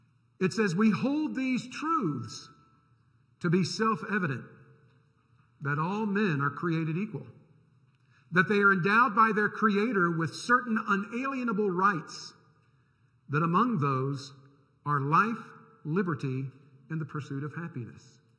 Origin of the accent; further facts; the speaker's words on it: United States; Yes, I'm an American, privileged and humbled to be an American, thankful for the freedoms and the prosperity that I enjoy.